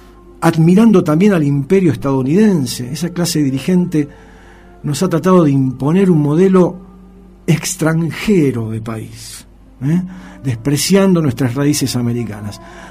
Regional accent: Argentina; ¿quiénes somos los argentinos?

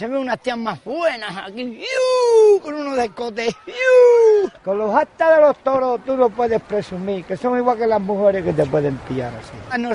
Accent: Italy; ¡Ah, yo qué sé! Soy de Italia, me trajeron una maleta.

